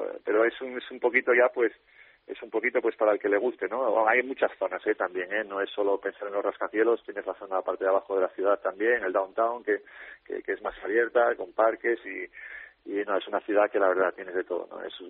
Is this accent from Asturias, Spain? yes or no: yes; Asturias, Spain; also born or lived in Málaga; yo soy de Asturias y encima he vivido y ahora estaba trabajando en Málaga